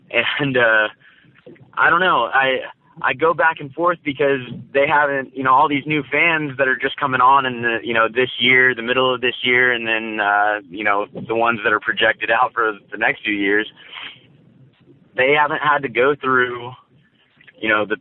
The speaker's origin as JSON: {"language": "English", "region": "Oklahoma", "country": "United States", "said": "I'm from Oklahoma."}